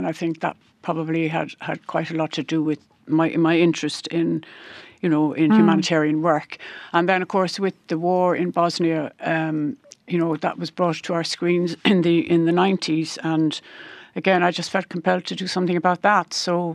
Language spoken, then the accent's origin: English; Cork, Munster, Ireland; moved away as an adult; now in Kerry, Ireland; Yeah, I grew up in Cork and went to school and went to university in Cork and then moved to Kerry when I was just over 21.